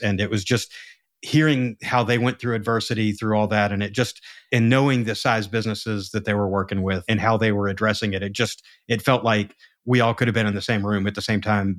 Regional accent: the South, United States; accent: Southern; I can come in and not try to hide my Southern accent and talk about some geeky number stuff.

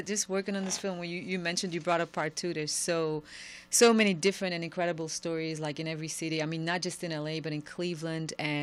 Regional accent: Belgium; moved away; I'm actually from Belgium.

